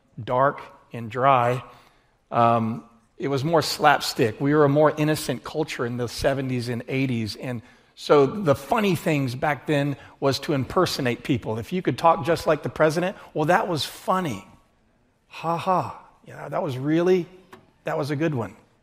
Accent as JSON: {"language": "English", "town": "Atlanta", "region": "Georgia", "country": "United States", "tie": "born or raised there", "said": "I grew up in Atlanta, and I must confess to you that I was given permission to watch Saturday Night Live at a young age."}